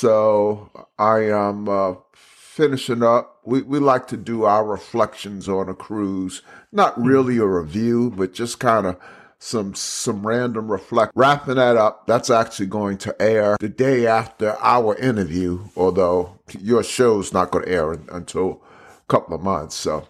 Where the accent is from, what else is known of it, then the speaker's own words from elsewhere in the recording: New Jersey, United States; Where in Jersey? Because I'm from up that way.